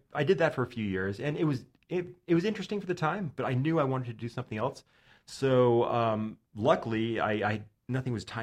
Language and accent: English; Phoenix, Arizona, United States; also born or lived in Toronto; now in Los Angeles, United States; I was born in Toronto, grew up in Arizona.